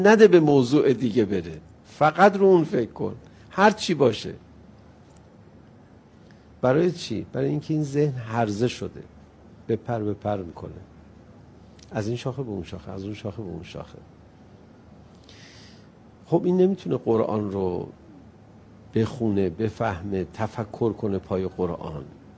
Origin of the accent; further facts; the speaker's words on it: Iran; بهم برخورد به عنوان یه ایرانی